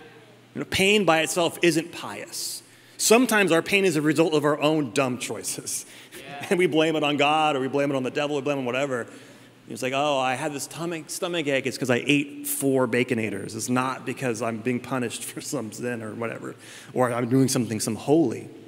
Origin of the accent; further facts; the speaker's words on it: California, United States; when I was a kid, I grew up in Northern California. We used to go up to Bodega Bay, and we'd go deep sea fishing